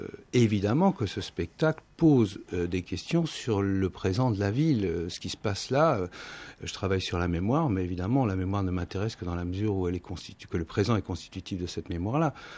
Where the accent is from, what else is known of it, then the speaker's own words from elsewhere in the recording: Brittany, France; alors que je suis breton